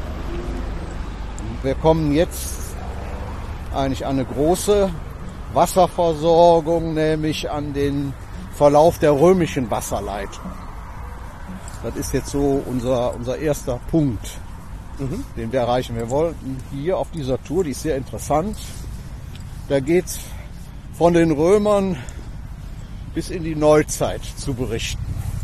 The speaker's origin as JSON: {"language": "German", "town": "Cologne", "region": "North Rhine-Westphalia", "country": "Germany", "said": "als Kölner"}